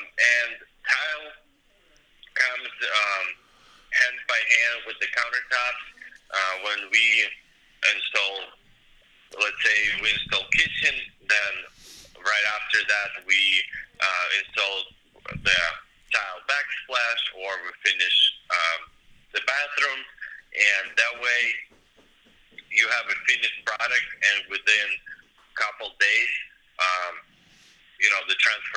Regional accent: Russia; I'm originally from Russia

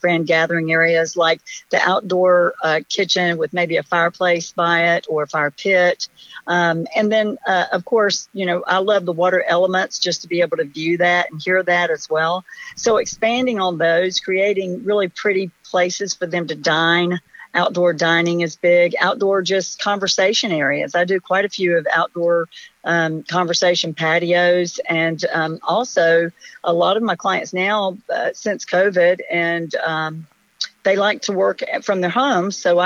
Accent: Charlotte, North Carolina, United States; now in Charleston, United States; I'm a Charlotte girl, but now I'm a Charleston girl. I'm from Charlotte, North Carolina.

